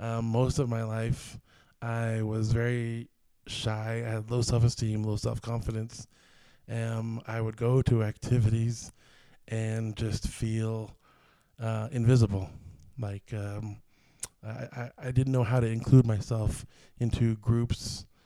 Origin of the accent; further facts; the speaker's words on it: Seattle, Washington, United States; now in Utah, United States; I moved to Utah from the Seattle area about 9 years ago.